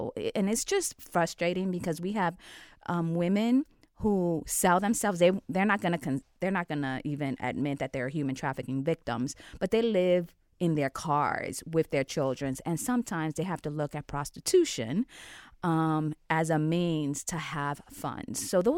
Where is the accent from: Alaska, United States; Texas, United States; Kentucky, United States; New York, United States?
New York, United States; Bronx; now in Columbus, United States; And growing up in New York City, in the South Bronx, which continues to be the poorest borough, it is filled with violence, high crime rate.